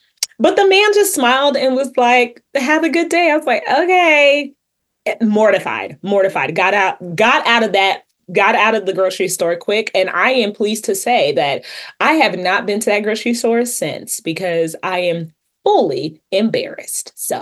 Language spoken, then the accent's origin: English; United States; moved away as an adult; 10 lessons that I have learned as an American living overseas